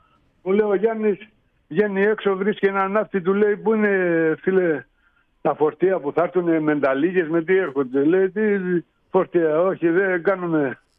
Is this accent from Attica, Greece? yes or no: no; Kasos, South Aegean, Greece; Του λέω: «Από το νήσο Κάσο, ηρωική νήσο Κάσο».